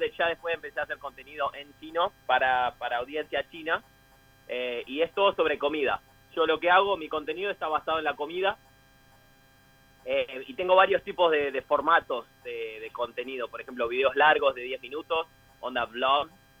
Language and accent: Spanish; Argentina; moved away; Me fui de Argentina hace unos 7 años a viajar por el mundo. Casi 8, en realidad. Y terminé en Australia, en Sydney.